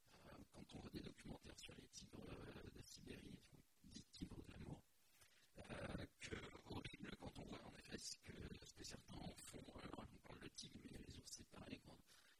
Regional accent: France; je suis français

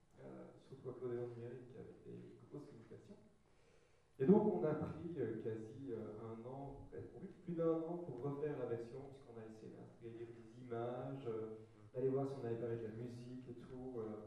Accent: Brussels, Belgium; moi je viens de Bruxelles. Donc je suis sauté dans le train.

